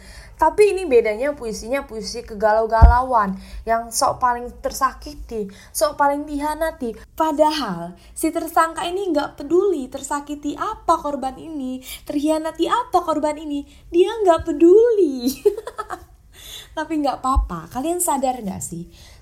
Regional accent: Palembang, South Sumatra, Indonesia; Aku lahir di Palembang, besar di Palembang, dan sekarang aku lagi di Palembang. Aku kelahiran tahun 2000

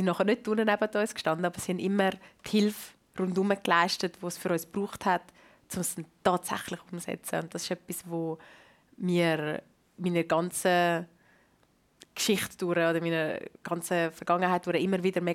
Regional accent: Vitznau, Lucerne, Switzerland; Vor allem, ich bin in Vitznau aufgewachsen, also an der Schiffstation in Vitznau, wo so alle Touristen durchgelaufen sind.

